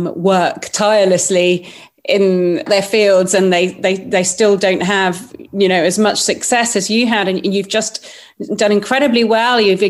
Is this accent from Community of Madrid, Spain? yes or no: no; Malaga, Andalusia, Spain; all my childhood holidays were in Tarifa, and I grew up on the Costa del Sol in Malaga.